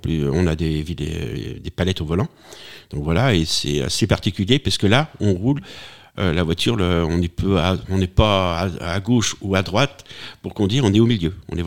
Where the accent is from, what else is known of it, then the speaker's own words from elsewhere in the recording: Le Mans, Pays de la Loire, France; on est originaire du même quartier du Mans